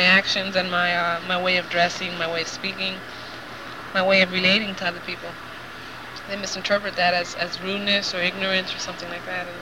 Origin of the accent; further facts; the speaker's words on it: San Juan, Puerto Rico; born there; I was born in San Juan. There was no hospital in Ay Bonito.